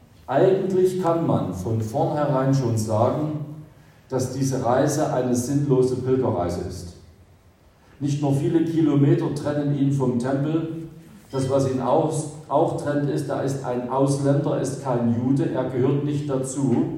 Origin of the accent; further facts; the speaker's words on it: Saxony, Germany; ich komme ja nur aus Sachsen.